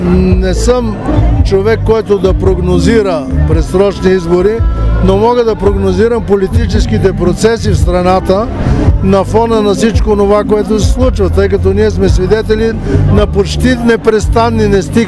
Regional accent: Velingrad, Pazardzhik Province, Bulgaria; стартира в моя изборен район, и то от родния ми град Велинград

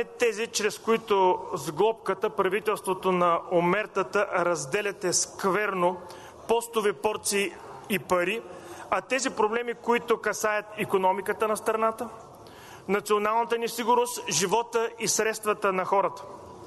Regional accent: Varna, Varna Province, Bulgaria; независимо че аз съм от Варна.

